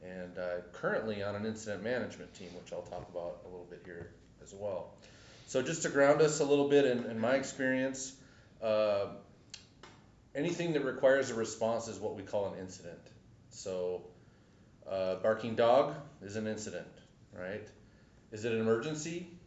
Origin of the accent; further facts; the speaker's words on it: Minnesota, United States; Yeah. I grew up in Minnesota, so